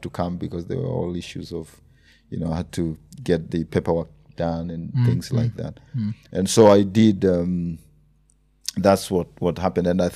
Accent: Kenya; people have always, known that I'm Kenyan

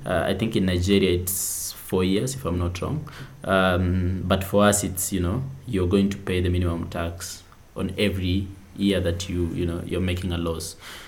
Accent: Kenya; But anyway, I'm optimistic still as a Kenyan

